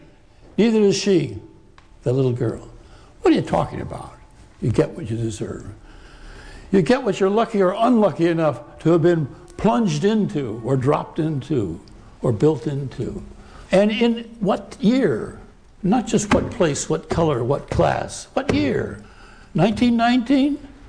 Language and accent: English; San Francisco, California, United States; born there; I was born in San Francisco, white, in a middle-class family.